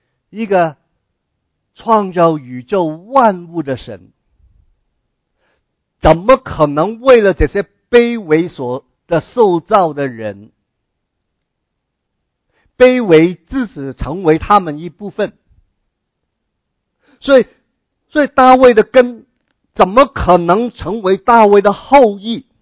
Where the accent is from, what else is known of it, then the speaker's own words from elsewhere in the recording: Guangdong, China; accent: Cantonese; 我们广东话拗塞头啊